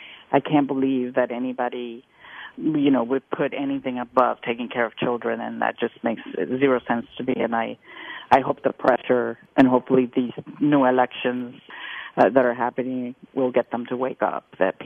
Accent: Florida, United States; I'm from Miami-Dade. I represent Miami-Dade.

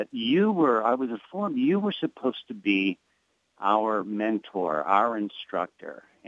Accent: Pittsburgh, Pennsylvania, United States; I'm from Pittsburgh.

